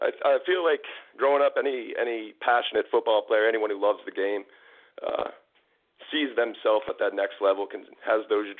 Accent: Texas, United States; also born or lived in Massachusetts, United States / Maine, United States; I originally grew up in Texas, so I was a Texas boy. I was born in Mass, moved all over the country growing up, and settled in Maine for high school and did some good stuff there.

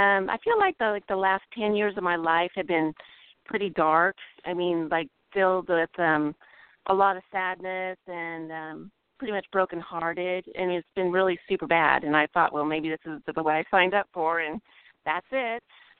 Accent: California, United States; I'm from Northern California.

